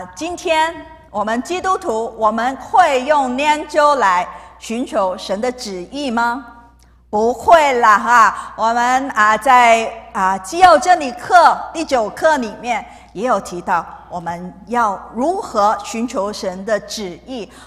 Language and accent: Chinese; Hong Kong; 因为我从香港过来，我从小都在高层的公寓里面住。香港我们讲弹丸之地啊